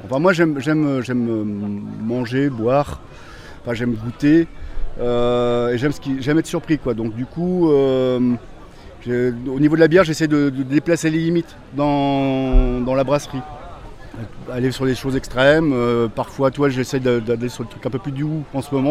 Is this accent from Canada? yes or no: no; Angers, Pays de la Loire, France; Moi je suis originaire de Angers.